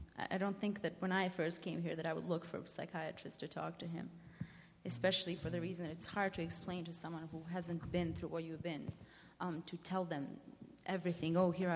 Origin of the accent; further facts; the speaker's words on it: Bosnia & Herzegovina; English is a second language; moved away; that's the first thing people ask me when they hear my accent. Where are you from? From Bosnia.